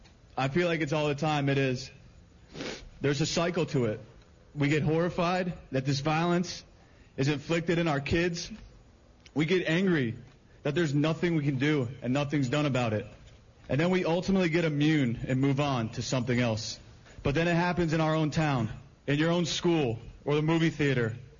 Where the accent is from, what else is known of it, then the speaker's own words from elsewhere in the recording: Parkland, Florida, United States; Look, I'm a baseball player, but I'm also an American. I'm a Floridian, and I'm a Parklander for life.